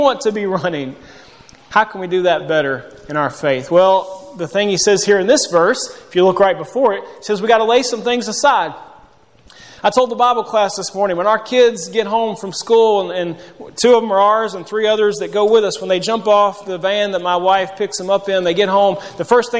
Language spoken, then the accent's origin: English; Murfreesboro, Tennessee, United States; now in Memphis, United States; I grew up here in Murfreesboro, but I've been in Memphis, Tennessee the last 12 years.